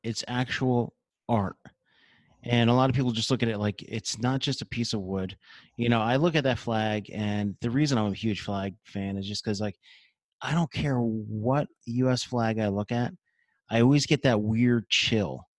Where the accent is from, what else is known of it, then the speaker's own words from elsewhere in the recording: New Jersey, United States; You know, growing up in Jersey, you know, I did as well. And I grew up northwest, up by the Pocono area.